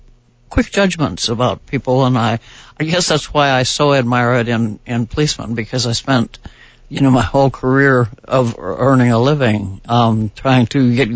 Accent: Minnesota, United States; moved away; left and have never lived there since means that when I go back to visit my family, I feel as if I am definitely from Minnesota, but not of it anymore.

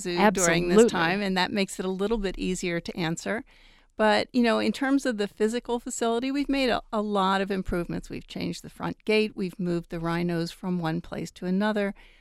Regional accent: East Coast, United States; And for me, I grew up on the East Coast and went to the Philadelphia Zoo when I was a child.

